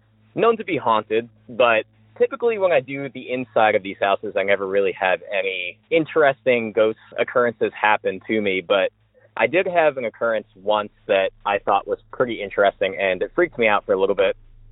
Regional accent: Savannah, Georgia, United States; I'm from Savannah, Georgia.

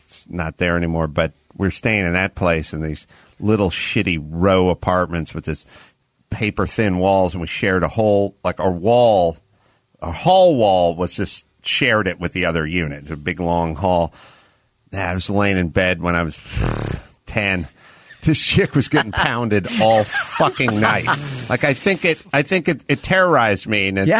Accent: North Hollywood, California, United States; Nate's from Montana, and I'm from North Hollywood, but when I talked to him about his Montana stories, which were 1,000% different than how I was raised in North Hollywood

